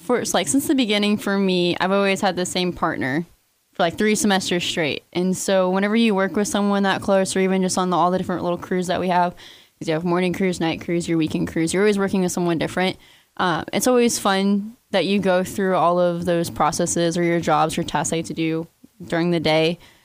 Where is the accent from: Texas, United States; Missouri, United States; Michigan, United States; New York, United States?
Missouri, United States; Pleasant Hill; All right, so I'm from a small town called Pleasant Hill, Missouri. It's up near Kansas City, though, because no one really knows it.